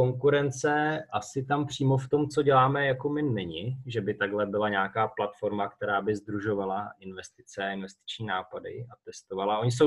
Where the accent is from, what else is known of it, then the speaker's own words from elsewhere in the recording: Bohemia, Czechia; protože my jsme vlastně původem z Čech